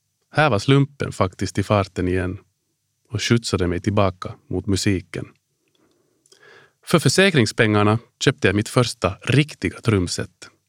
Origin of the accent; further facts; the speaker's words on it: Helsinki, Uusimaa, Finland; Jag är född och uppvuxen på Drumsö i Helsingfors. Där tillbringade jag mina första 20 år. Förutom de 2 år som jag som liten grabb bodde i USA, i Washington DC.